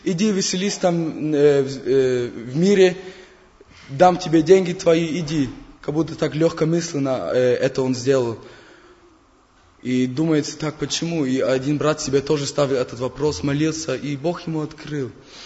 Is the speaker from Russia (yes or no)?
no; Germany; Russian is a second language; Я, простите меня, я немец такой.